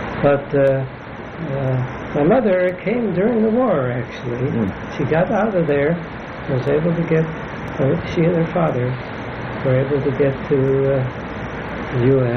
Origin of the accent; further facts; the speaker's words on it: Youngstown, Ohio, United States; moved away; also born or lived in St. Louis; And I was born in St. Louis, but they moved, I think before I was 1 year old, to Youngstown, Ohio.